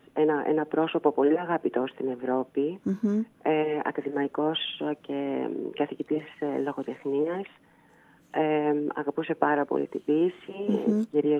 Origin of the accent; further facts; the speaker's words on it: Egypt; διότι εγώ μεγάλωσα στην Αίγυπτο